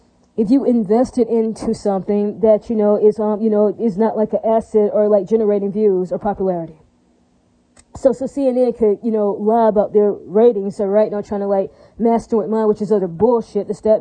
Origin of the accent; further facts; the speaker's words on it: Hawaii, United States; I'm not Latino. I'm Hawaiian.